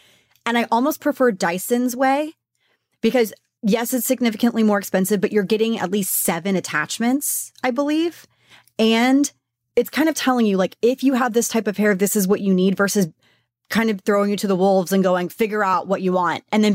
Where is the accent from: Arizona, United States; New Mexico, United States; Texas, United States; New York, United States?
Texas, United States; because I'm from Texas, so I want my hair close to God.